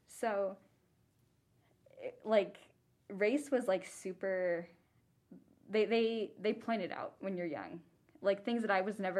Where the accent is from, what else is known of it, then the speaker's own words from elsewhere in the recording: Boston, Massachusetts, United States; growing up, I grew up in Boston, my family is from Juarez and here, and some in Cruces, mm-hmm. but I grew up in Boston. My parents moved there, so I grew up there.